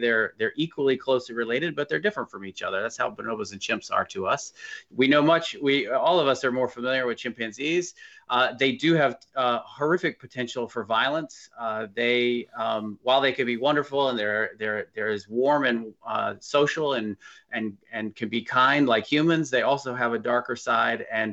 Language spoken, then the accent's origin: English; Atlanta, Georgia, United States; I grew up in Atlanta, Georgia, and I used to go hunting and as a kid